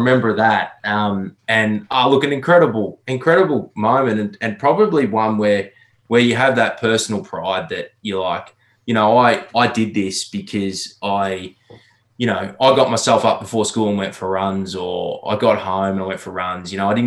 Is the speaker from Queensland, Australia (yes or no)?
yes; Queensland, Australia; I was a local boy growing up in Queensland that dreamed of playing for the Brisbane Bears.